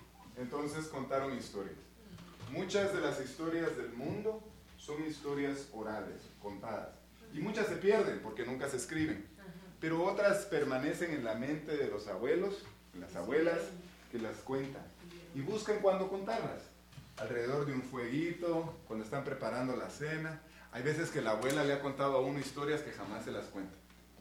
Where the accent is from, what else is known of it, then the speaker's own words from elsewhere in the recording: Guatemala; now in Postville, United States; Soy originario de Guatemala. Así es que voy a poner mi punto acá. Nací en Guatemala y ahorita estoy viviendo en el noreste de Iowa, como por aquí perdido en medio del país.